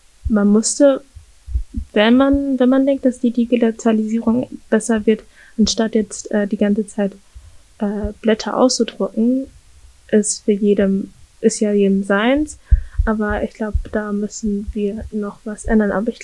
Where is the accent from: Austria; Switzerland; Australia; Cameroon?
Cameroon; also ich komme aus Kamerun und das Essen ist da nur so, Fisch hat sehr viel, also mit Meeresfrüchten und Fleisch zu tun